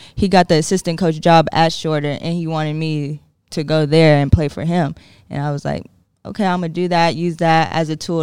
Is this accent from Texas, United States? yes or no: yes; Austin, Texas, United States; born there; I'm from Austin, Texas, originally born. Not really raised, but born. And I'm back there now.